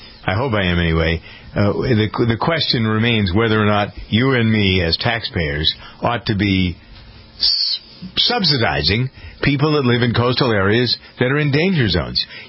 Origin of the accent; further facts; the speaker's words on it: Framingham, Massachusetts, United States; Everybody's got to be from someplace. I'm from Framingham.